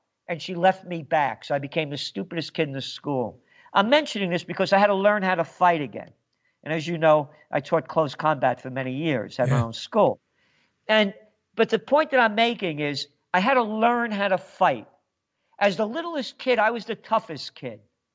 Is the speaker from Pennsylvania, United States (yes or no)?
no; Bronx, New York, United States; born there; I was born in the Bronx, born to be free.